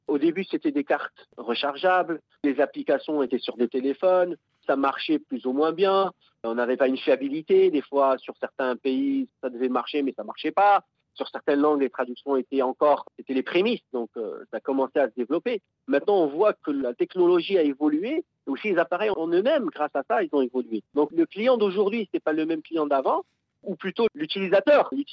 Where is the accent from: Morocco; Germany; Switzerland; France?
Morocco; now in Poland; moi qui suis franco-polonais, j'ai grandi au Maroc. J'ai une maman polonaise, mais je ne parlais pas un mot de polonais. Quand je suis venu en Pologne faire mes études, j'ai dû apprendre tout sur le tas